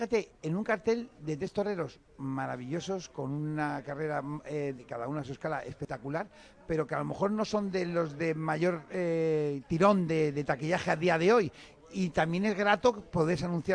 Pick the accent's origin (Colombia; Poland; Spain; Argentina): Spain; Colmenar Viejo, Community of Madrid; Es madrileña, somos de Madrid, tú del sur, yo del norte, soy de Colmenar